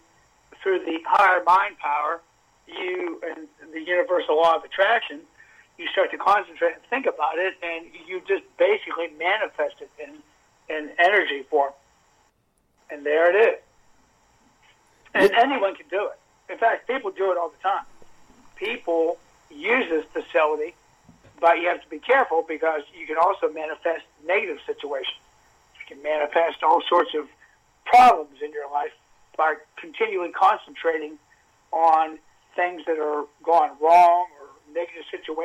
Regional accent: Carlisle, Pennsylvania, United States; I grew up in Carlisle, Pennsylvania, and I knew from the time I was 12 years old I wanted to be a physical education teacher.

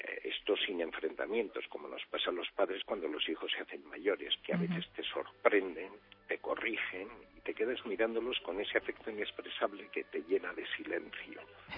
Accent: Vitoria-Gasteiz, Basque Country, Spain; born there; yo procedo de una experiencia vital en Vitoria, que es donde yo nací

